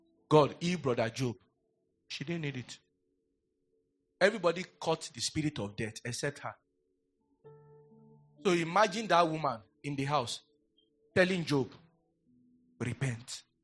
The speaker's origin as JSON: {"language": "English", "region": "Benue", "country": "Nigeria", "said": "Yeah, say, you will know that I'm from Idoma. You will know. I will tell you. See, Idoma people, eh?"}